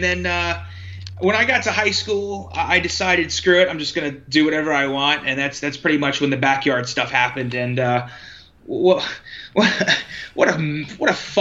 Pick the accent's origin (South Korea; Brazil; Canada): Canada; now in Tampa, United States; I'm so lightly Canadian that if you look at my MLW bio, it says Tampa, Florida. So, I'm enough Canadian to enjoy syrup and bacon and poutine. But aside from that, I would go full-blown American.